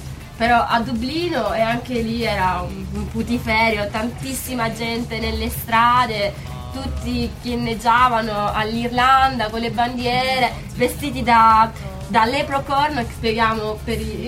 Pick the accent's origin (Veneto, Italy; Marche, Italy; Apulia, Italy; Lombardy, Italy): Apulia, Italy; Non mi convince da buona salentina quale sono.